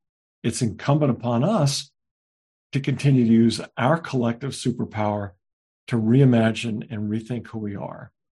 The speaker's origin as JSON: {"language": "English", "town": "Queens", "region": "New York", "country": "United States", "tie": "born or raised there", "said": "as a young child growing up in Queens delivering newspapers"}